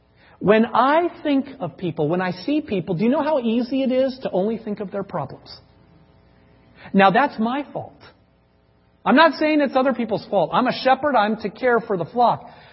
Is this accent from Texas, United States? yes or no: no; Seattle, Washington, United States; And hey, we're from the Seattle area. We've got to enjoy Starbucks, right?